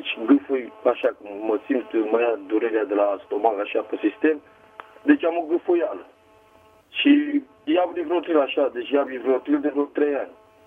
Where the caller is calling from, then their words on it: Buzău, Buzău County, Romania; din Buzău